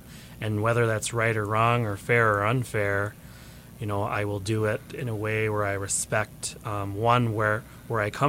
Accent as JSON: {"language": "English", "town": "Lac du Flambeau", "region": "Wisconsin", "country": "United States", "said": "Well, I'm from Lac du Flambeau, Wisconsin. I'm from the Waswaganing Anishinaabe Aniniwug"}